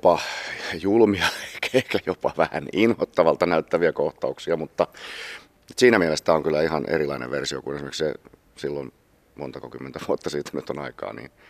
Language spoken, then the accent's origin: Finnish; Anjalankoski, Kymenlaakso, Finland; tuolla synnyin paikkakunnallani Anjalankoskella, joka on nykyään osa Kouvolaa